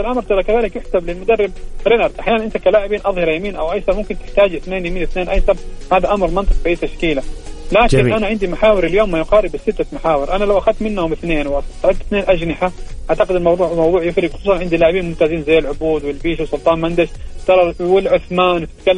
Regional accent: Saudi Arabia; يعني أنا أنا أنا أنا كسعودي

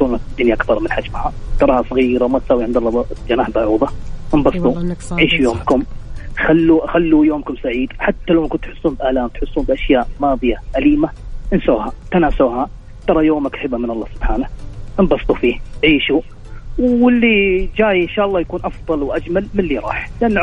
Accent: Jeddah, Makkah Province, Saudi Arabia; أنا من جدة حبيبي

